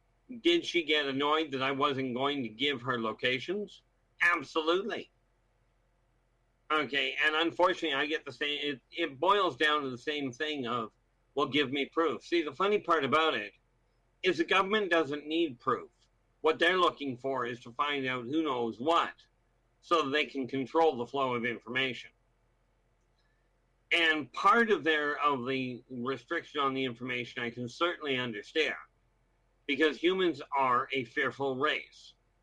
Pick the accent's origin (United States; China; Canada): Canada; welcome to Canada. I call my own government stupid.